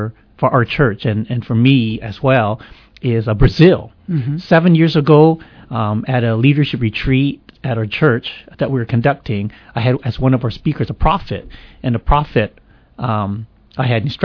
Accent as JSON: {"language": "English", "town": "Victoria", "region": "British Columbia", "country": "Canada", "tie": "born or raised there", "said": "I was born and raised in Victoria, Canada, in a small Chinese church."}